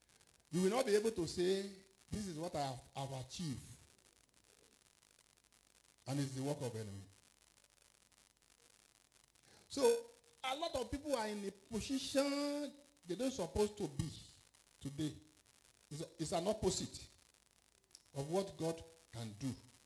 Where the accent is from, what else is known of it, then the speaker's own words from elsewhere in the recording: Nigeria; because I know that all of us, we came from Nigeria.